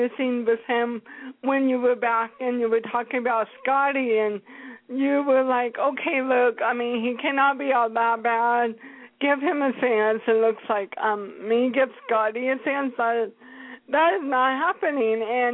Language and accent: English; Seattle, Washington, United States; And you kind of supposed to be in Seattle, Grace, where I'm from. I'm from Seattle.